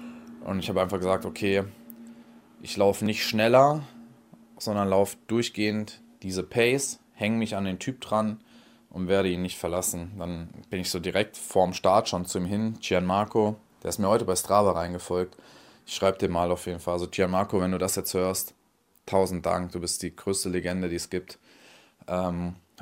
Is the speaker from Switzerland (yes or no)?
no; Freiburg, Baden-Württemberg, Germany; Freiburg, Halbmarathon, meine Heimatstadt